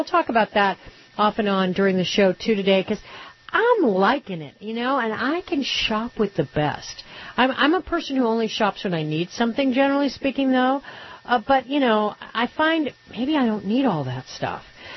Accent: Puerto Rico; I grew up in Puerto Rico, and there's no way I'm drinking bad coffee.

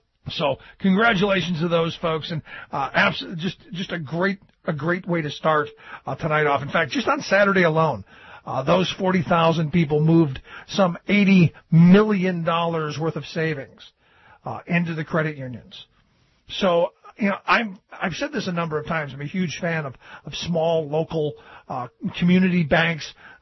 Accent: Ohio, United States; amazing experience in Ohio. It was great to go back to my home state for something very positive.

